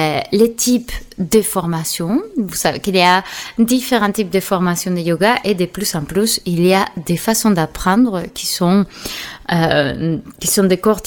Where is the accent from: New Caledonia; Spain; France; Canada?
Spain; Seville, Andalusia; born there; French is a second language; j'ai 43 ans et je suis née à Séville, une petite ville du sud de l'Espagne, de l'Andalousie.